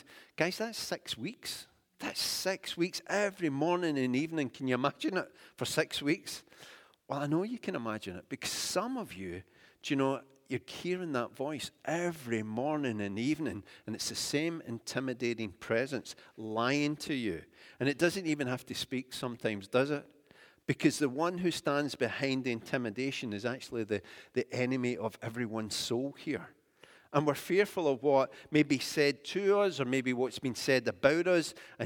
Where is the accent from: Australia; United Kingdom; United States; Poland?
United Kingdom; it's something to do with the congeniality and inability of being British, where we don't like to confront.